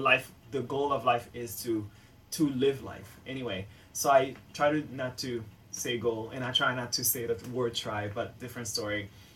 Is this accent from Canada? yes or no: no; United States; first language English; being raised in the United States, I learned to speak English. So I tend to tell people, or the truth is, my first language, fluent language, is English